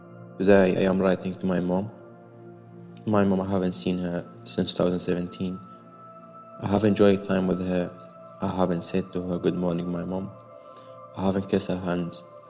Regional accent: Syria; I am 20 years old. I come from Syria.

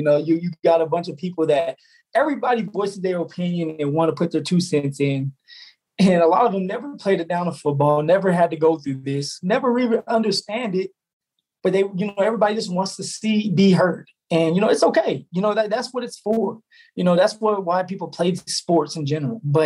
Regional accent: Colorado, United States; because we're both from Colorado

